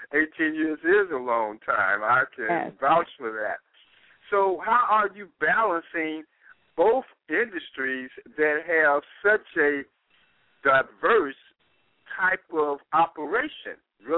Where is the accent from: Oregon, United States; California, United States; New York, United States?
California, United States; Los Angeles; now in Chicago, United States; L.A. was my hometown. I came back to Chicago by a vacation and end up staying and leaving L.A.